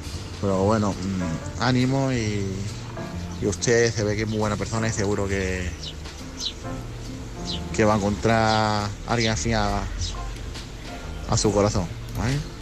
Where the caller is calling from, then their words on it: Málaga, Andalusia, Spain; de Málaga.